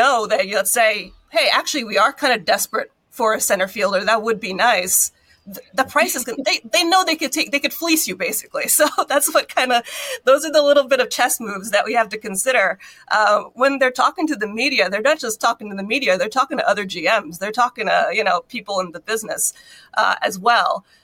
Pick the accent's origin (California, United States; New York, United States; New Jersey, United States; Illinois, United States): New York, United States; Brooklyn; I grew up in Brooklyn, family was full of immigrants. Nobody liked baseball but me, but they also wouldn't let me leave the house. So all I would do in the summer is watch the Mets and the Yankees.